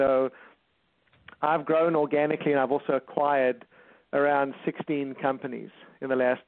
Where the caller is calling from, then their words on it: California, United States; I'm calling from Southern California.